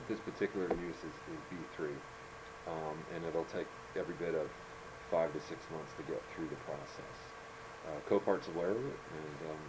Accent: New Jersey, United States; I grew up in New Jersey. They have good subs.

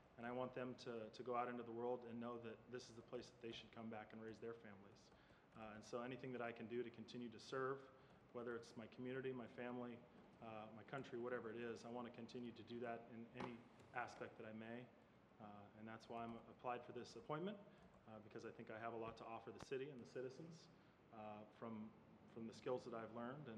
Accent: Portland, Oregon, United States; I grew up here in Southeast Portland. I went to Rex Putnam High School, lived there my whole life over in that area.

